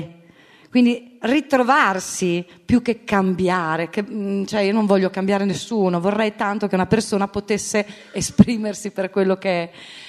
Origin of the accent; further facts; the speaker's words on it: Rimini, Emilia-Romagna, Italy; Sì, sono di Rimini.